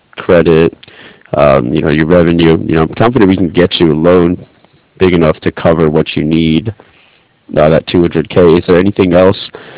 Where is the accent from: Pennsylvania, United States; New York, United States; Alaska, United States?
New York, United States; Yeah, I'm originally from the New York area, so I'm pretty familiar with what it's like as far as winter seasons go.